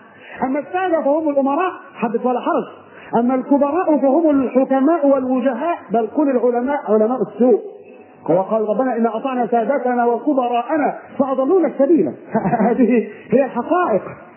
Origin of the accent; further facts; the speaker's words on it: Egypt; في بلدنا مصر مثلا هانت بلدنا على الله